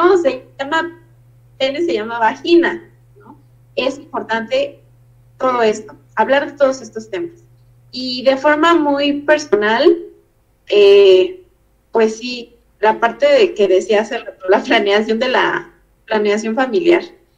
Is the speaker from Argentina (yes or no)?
no; Mexico; también como sociedad mexicana tenemos muy marcado esto